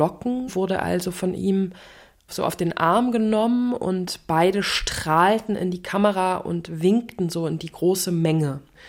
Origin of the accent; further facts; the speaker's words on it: Halle, Saxony-Anhalt, Germany; born there; Geboren wurde ich in Halle im Jahr 1980.